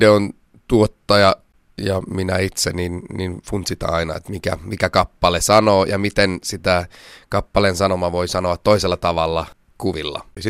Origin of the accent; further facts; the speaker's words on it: Pietarsaari, Ostrobothnia, Finland; now in Stockholm, Sweden; Mä toivon, että mä saan olla aika paljon täällä Pohjanmaalla ja Vaasassa. Mä oon Pietasaarista kotoisin.